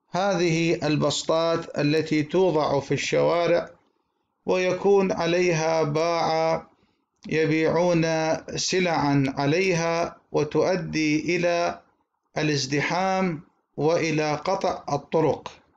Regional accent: Iraq; نحن عندنا في العراق بلدنا تكثر فيه البطالة

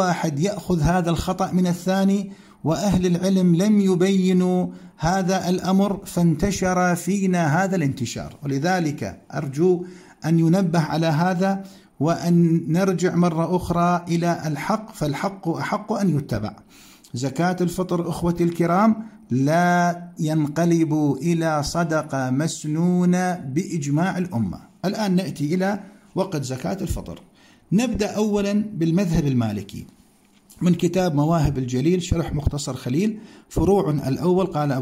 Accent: Iraq; الحقيقة عندنا في العراق، أخص بذلك بغداد، أطراف بغداد إلى الموصل

